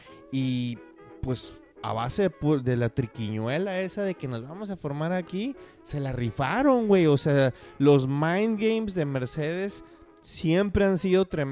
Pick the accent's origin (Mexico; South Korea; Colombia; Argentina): Mexico; No somos nosotros los mexicanos, opinión completamente parcial.